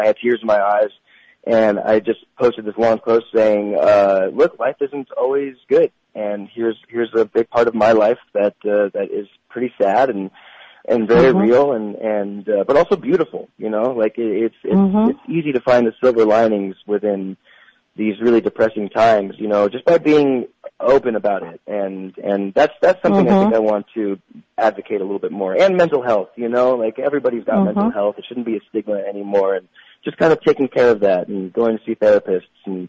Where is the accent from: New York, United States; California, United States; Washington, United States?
California, United States; Santa Clarita; I grew up in Santa Clarita, which isn't that far from Hollywood, but it's enough out of Hollywood for me to maintain a quote-unquote normal childhood.